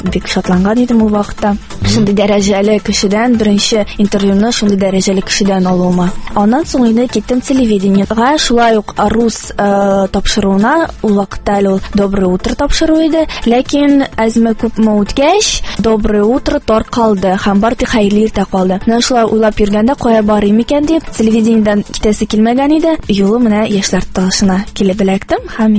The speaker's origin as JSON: {"language": "Tatar", "town": "Kazan", "region": "Tatarstan", "country": "Russia", "said": "мин Казаннан, мәркәзебездән, 2-нче татар гимназиясында белем алып чыктым."}